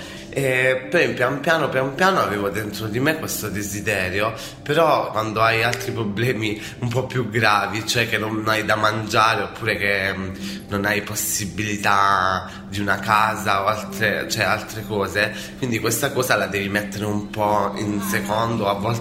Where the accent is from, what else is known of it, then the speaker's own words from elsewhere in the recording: Apulia, Italy; ho 23 anni e vengo dalla provincia di Foggia.